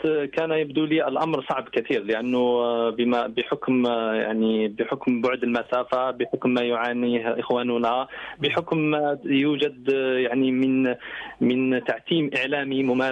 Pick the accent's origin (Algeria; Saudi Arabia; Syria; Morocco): Algeria; والفخر يعود لي كوني جزائري وأنتمي لهذا الشعب العريق، شعب مليون ونصف مليون شهيد